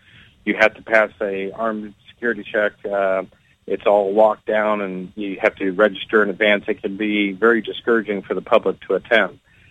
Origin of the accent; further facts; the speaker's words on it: Winter Haven, Florida, United States; also born or lived in Camp Lejeune, North Carolina; My hometown's Winter Haven, Florida. That's where I grew up, and that's where, you know, that's home for me. My parents still live there.